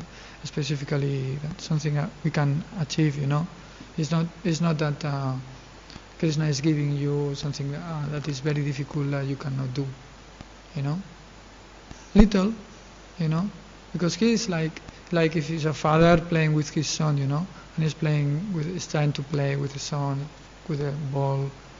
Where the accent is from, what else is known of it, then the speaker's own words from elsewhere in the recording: Spain; English is a second language; I'm from Spain, you know?